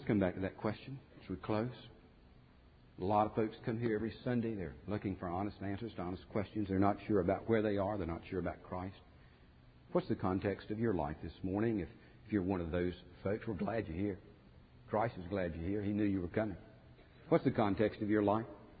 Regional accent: United States; context of my life is that I'm an American. I'm a proud citizen of the United States of America.

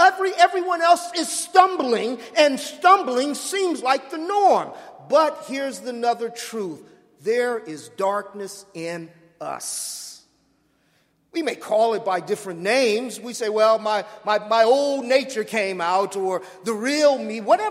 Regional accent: Los Angeles, California, United States; And please don't get it confused that because I'm from Los Angeles, I'm a Clipper fan.

